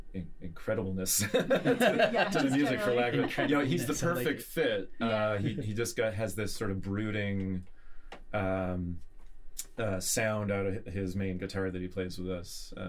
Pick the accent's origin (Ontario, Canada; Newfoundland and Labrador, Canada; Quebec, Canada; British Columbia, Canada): Ontario, Canada; Ottawa; moved away as an adult; I'm Canadian originally, and I've lived here for 18 years. I was living in Ottawa, Ontario